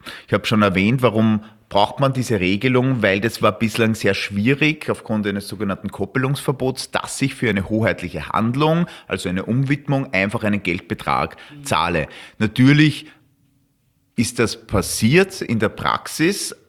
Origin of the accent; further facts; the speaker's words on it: Upper Austria, Austria; dieses Beispiel aus meinem Heimatbundesland und deinem Heimatbundesland, Oberösterreich, ist jetzt keine Best Practice natürlich